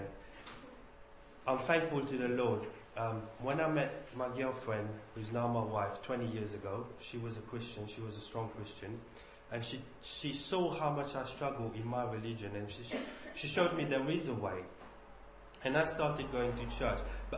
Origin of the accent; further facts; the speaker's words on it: Mauritius; moved away as an adult; now in England; I was born in Mauritius. I've come in England in 2004. To pursue my studies and go to university and learn management, because in Mauritius, it's a small island, there's only one university.